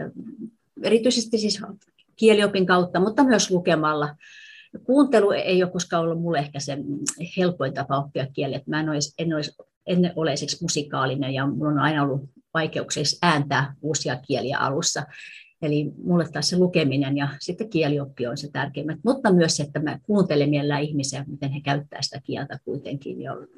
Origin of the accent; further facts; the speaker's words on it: Eura, Satakunta, Finland; englanti olisi ensimmäinen vieraskieli, koska olen kotoisin Eurasta ja siihen aikaan siellä ei voinut opiskella muuta kuin englantia ensimmäisenä vierailevan kielenä. Sitten yläasteella alkoi ruotsi ja myöhemmin kahdeksannella luokalla saksan kieli.